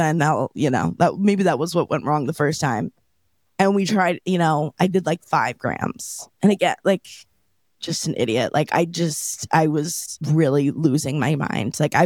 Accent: Maine, United States; So, I'm from Maine originally. This is also part of my lore, from a small town in Maine.

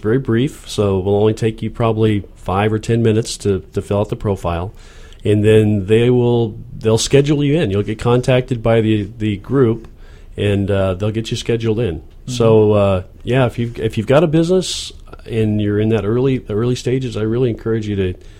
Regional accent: Colorado, United States; I'm from Colorado.

